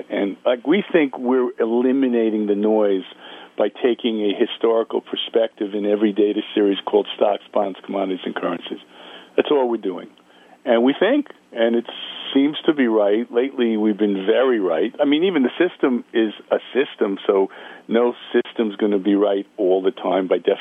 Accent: New York City, New York, United States; I'm a kid from the Bronx.

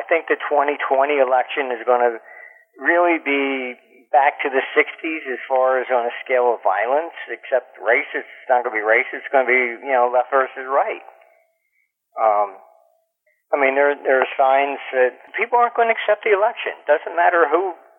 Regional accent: United States; And I said, I am American.

